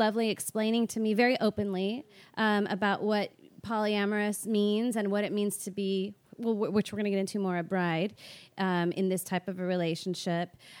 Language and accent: English; California, United States; also born or lived in Boston; because I'm from the Bay Area and I lived here for 7 years. So this is like my other home.